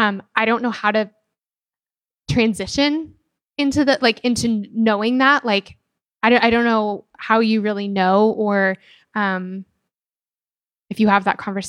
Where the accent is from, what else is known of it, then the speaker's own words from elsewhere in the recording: Denver, Colorado, United States; I'm from Denver. My family still lives there.